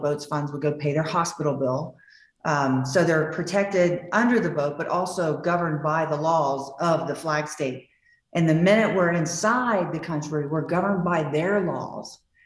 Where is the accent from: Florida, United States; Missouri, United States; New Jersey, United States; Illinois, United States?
Florida, United States; Bradenton; now in Fort Lauderdale, United States; I'm originally from Bradenton, Florida, but I moved to Fort Lauderdale in 1987.